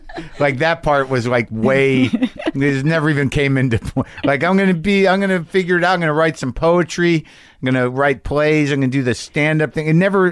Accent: New Mexico, United States; I grew up in New Mexico and you could take these ACTs. I never took SATs.

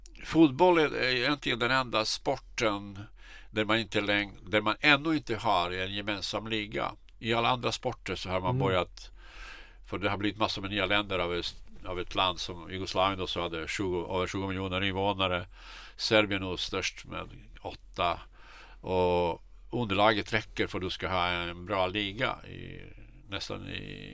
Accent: Kosovo; det finns egentligen tre landslaget då som Kosovo och där vi kommer ifrån har Kosovo

